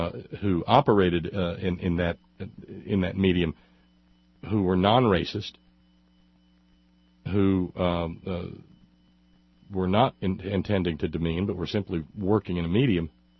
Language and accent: English; United States; I'm an American.